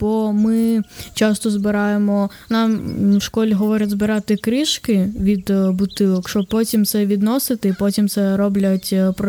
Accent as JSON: {"language": "Ukrainian", "town": "Mykhailivka", "region": "Zaporizhzhia Oblast", "country": "Ukraine", "said": "Ні, я з Запорізької області."}